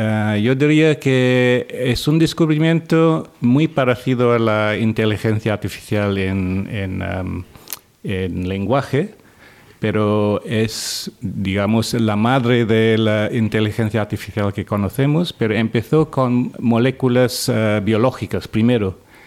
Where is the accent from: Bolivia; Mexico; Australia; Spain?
Australia; Yo originalmente soy de Australia y estudié ahí también.